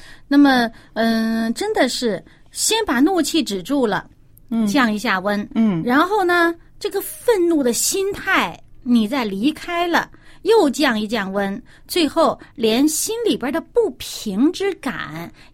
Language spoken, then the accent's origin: Chinese; China; 我们中国人有些地方的人，他这个语言特点呢，个性啊，他是说话声音很大的。